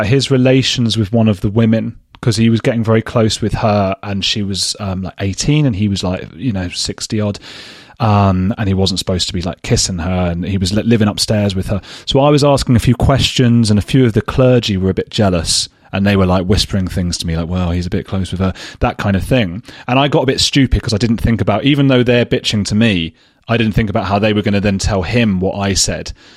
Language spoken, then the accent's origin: English; Watford, East of England, United Kingdom; I'm from Watford, just outside London.